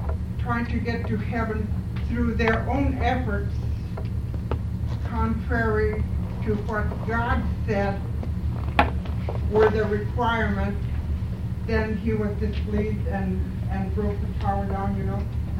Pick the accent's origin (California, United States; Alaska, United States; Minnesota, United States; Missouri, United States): Alaska, United States; Kotzebue; Like some are from Selwick, some are from Notap, some from Kivalina, some from Shungnak, I'm from Kotzebue.